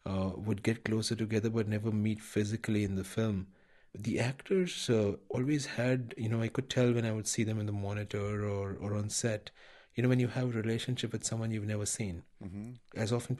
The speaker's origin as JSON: {"language": "English", "town": "Mumbai", "region": "Maharashtra", "country": "India", "tie": "born or raised there", "moved": "as an adult", "lives_now": "United States", "said": "You know, I grew up in Bombay, but I moved to the States when I was 18 to study."}